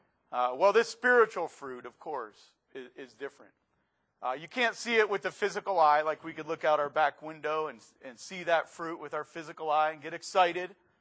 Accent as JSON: {"language": "English", "region": "Pennsylvania", "country": "United States", "said": "I'm from Pennsylvania. I live in a metropolitan area, but you can take the boy out of the country, but you can't take the country out of the boy."}